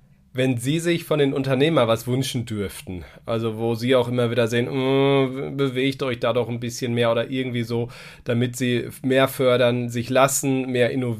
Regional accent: North Rhine-Westphalia, Germany; Nun komme ich ja auch aus NRW

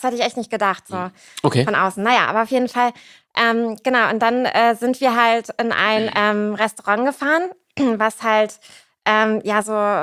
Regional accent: Germany; Wo gefühlt so als Deutscher das Geld dann schon weg ist.

